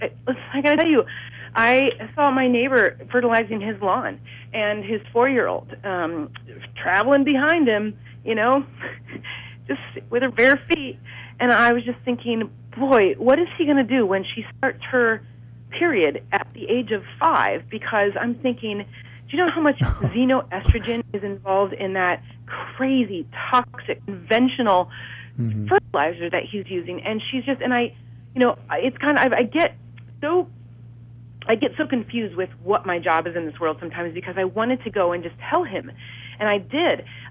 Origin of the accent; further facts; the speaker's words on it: Ohio, United States; I'm a girl from Ohio. People say, what's my heritage? And I just say American.